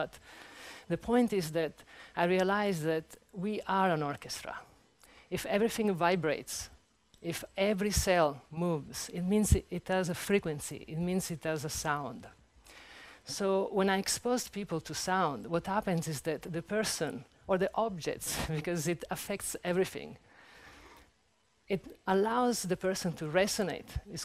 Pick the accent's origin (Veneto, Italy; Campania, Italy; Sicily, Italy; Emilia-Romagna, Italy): Sicily, Italy; I'm from Sicily, and in South Italy we have a lot of sound healing traditions with the pizzicato and so forth.